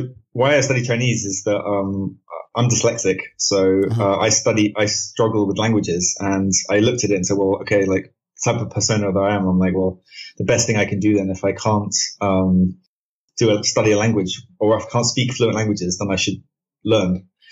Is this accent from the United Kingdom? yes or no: yes; London, United Kingdom; I'm from London, actually.